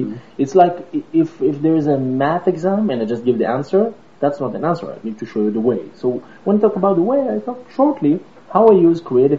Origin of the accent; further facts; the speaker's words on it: Israel; now in United States; You see, I'm here in the United States. I came all the way from Israel.